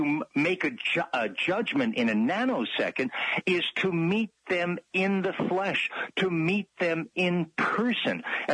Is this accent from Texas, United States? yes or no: yes; Texas, United States; because I was born in Texas in 1950, segregation was my reality as a infant, as a child, as an adolescent, as a teenager, as a young adult.